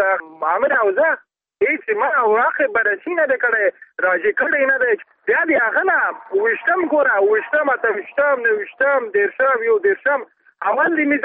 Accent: Balkh, Afghanistan; زه د بلخ ولایت اوسیدونکی یم.

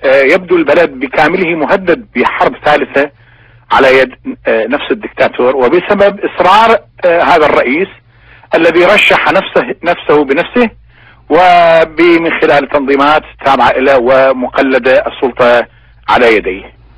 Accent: Iraq; هذا احنا من وجهة نظرنا كعراقيين كمواطنين يهمنا مصير بلدنا

